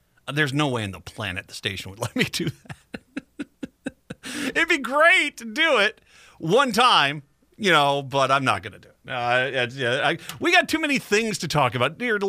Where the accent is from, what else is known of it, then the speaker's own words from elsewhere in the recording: Virginia, Minnesota, United States; but they do support me because I'm from Virginia, Minnesota.